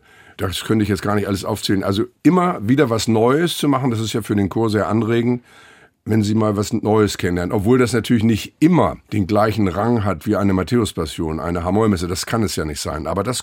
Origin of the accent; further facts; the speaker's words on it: Lübeck, Schleswig-Holstein, Germany; born there; Ich bin gebürtiger Lübecker.